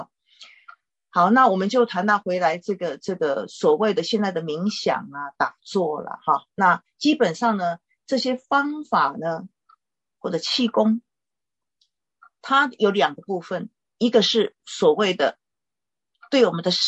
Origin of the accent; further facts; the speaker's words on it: China; 可能这个看不见的时候，我要用我们中国人的一个比较能够认知的观念哈。